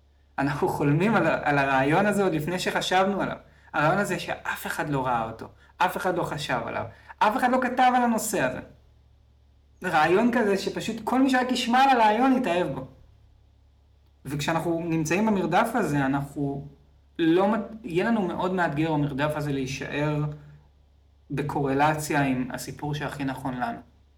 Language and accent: Hebrew; Tel Aviv, Tel Aviv District, Israel; אני תמיד אוהב לתת את הדוגמה שגדלתי בתל אביב והייתי לוקח אוטובוס של דן כל בוקר לבית הספר, כשהייתי בחטיבה.